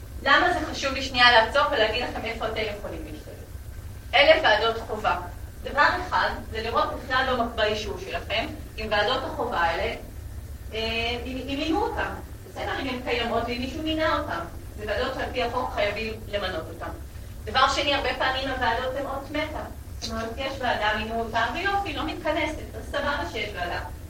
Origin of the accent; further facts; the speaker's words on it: Tel Aviv, Tel Aviv District, Israel; אני באה מעיר תל אביב, 450 אלף בעלי זכות בחירה